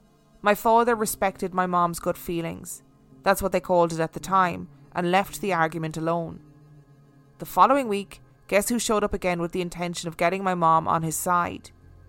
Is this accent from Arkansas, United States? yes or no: no; Chicago, Illinois, United States; I grew up in Chicago, not far from the serial killer John Wayne Gacy's house.